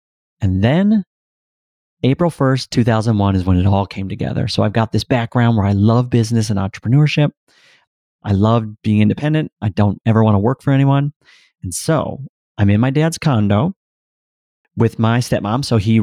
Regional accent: Milwaukee, Wisconsin, United States; I grew up in Milwaukee, single mom, three kids.

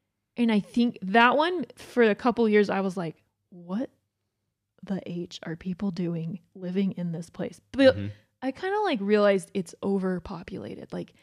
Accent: Georgia, United States; I grew up in Georgia, and, like, even getting in that lake, anytime I got thrown off the tube, it was like, shiz, get back on the tube.

